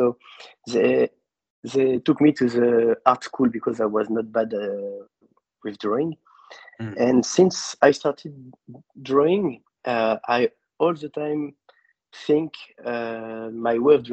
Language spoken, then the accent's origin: English; Paris, Île-de-France, France; English is a second language; also born or lived in Mexico; I was living in Mexico before, and each time I was coming back to Paris, I was kind of a tourist in my hometown